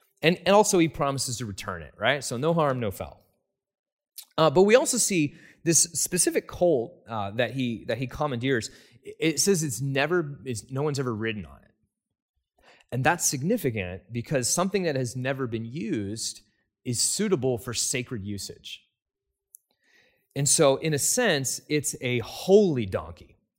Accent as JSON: {"language": "English", "region": "East Coast", "country": "United States", "tie": "born there", "lives_now": "Kitsap County, United States", "said": "Now, I was born on the East Coast. I've moved around a lot. I've lived in a lot of different places. But now I've lived in Kitsap County, Washington for almost as long as all of the other places in my life combined."}